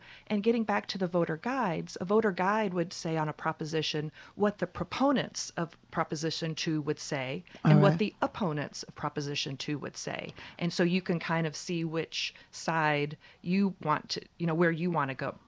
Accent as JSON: {"language": "English", "town": "Dallas", "region": "Texas", "country": "United States", "tie": "born or raised there", "said": "I grew up in Dallas, Texas"}